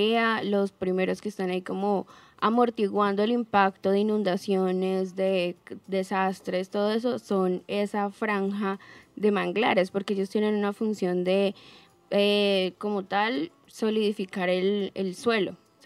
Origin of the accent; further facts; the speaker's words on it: Tumaco, Nariño, Colombia; now in Ibagué, Colombia; Yo soy de Tumaco, Nariño.